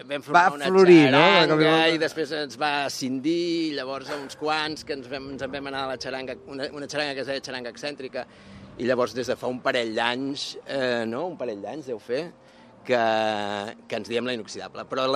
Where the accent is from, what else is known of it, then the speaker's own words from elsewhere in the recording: Santa Coloma de Gramenet, Catalonia, Spain; nosaltres som de Santa Coloma de Gramenet. A Santa Coloma no hi havia hagut mai tradició de músics de vent i així.